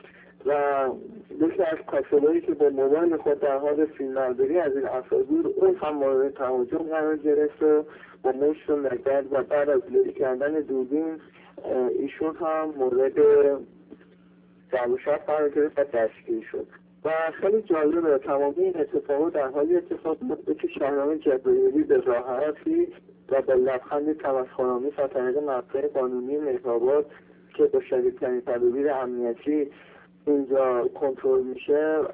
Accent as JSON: {"language": "Persian", "country": "Iran", "said": "باعث افتخار سربلندی من به عنوان یک ایرانی هستش"}